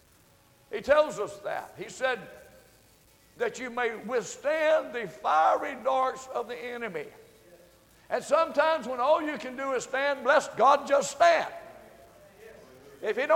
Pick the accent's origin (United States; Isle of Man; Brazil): United States; the South; Have y'all guessed I'm from the South? We preach differently a little bit